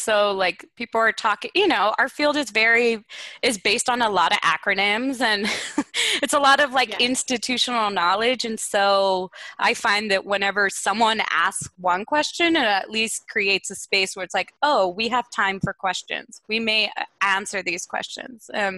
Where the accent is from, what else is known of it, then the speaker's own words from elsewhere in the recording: Texas, United States; I ended up accepting a diversity resident position at a university in my home state, at the University of Texas at Austin.